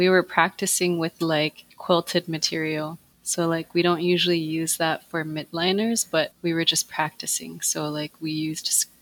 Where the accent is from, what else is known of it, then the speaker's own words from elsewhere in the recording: Clyde River, Nunavut, Canada; now in Iqaluit, Canada; I'm from Kanyaktugaapik Nunavut, also known as Clyde River, and I've been living in Iqaluit for quite some time now, which is the capital city of Nunavut.